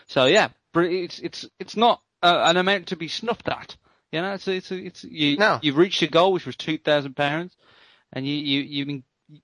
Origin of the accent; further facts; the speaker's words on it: England, United Kingdom; It's my fault. I'm English.